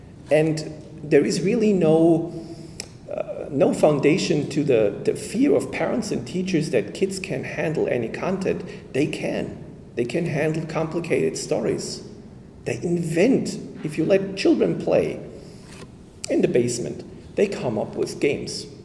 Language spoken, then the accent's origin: English; Germany; I am from Germany